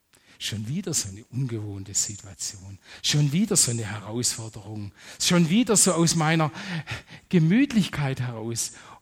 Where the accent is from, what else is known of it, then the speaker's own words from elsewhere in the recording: Baden-Württemberg, Germany; Wir kommen ja aus dem Baden-Württemberger Raum